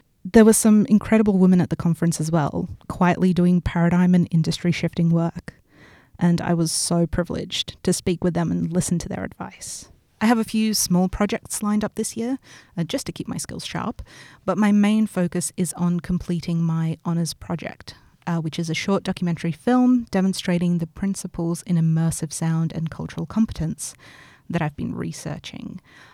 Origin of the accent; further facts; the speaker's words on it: Australia; born there; English is a second language; Whilst I was born in Australia, it was not too long after my parents had emigrated, and English was not my first language.